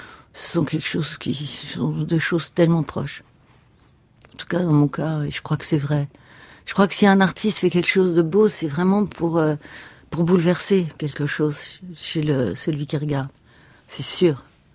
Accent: Versailles, Île-de-France, France; born there; je suis catholique, j'ai la foi, je suis née à Versailles, ouais.

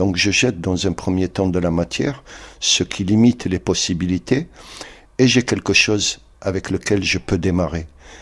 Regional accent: Algeria; Sur les papiers, je suis Algérien.

